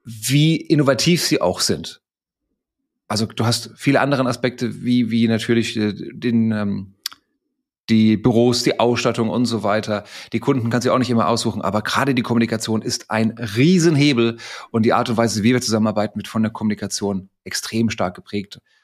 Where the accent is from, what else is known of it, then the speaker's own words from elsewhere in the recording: Frankfurt, Hesse, Germany; Ich bin Frankfurter Bub, geboren und aufgewachsen